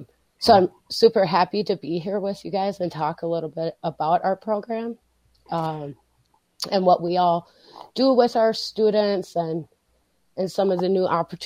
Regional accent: Leech Lake, Minnesota, United States; born there; I was born in Leech Lake, but I'm enrolled in White Earth.

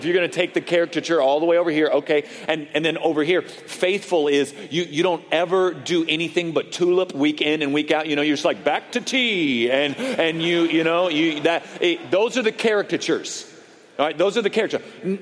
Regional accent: Washington, United States; born there; also born or lived in Sault Ste. Marie, Michigan / Bay Area, California; now in Dallas, United States; I was born outside of Seattle, Washington. I lived in Sault Ste. Marie, Michigan for just a couple of years, and then was in the Bay Area.

